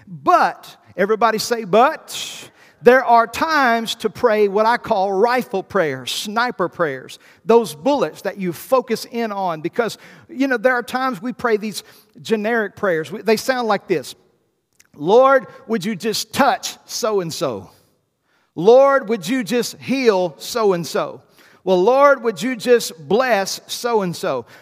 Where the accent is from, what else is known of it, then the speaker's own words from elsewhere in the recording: the South, United States; because I'm from the South and I'm from the country